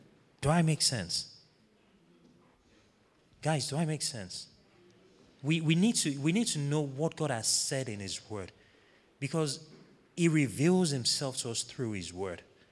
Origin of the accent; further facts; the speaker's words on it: Nigeria; born there; I mean, I'm Nigerian by birth.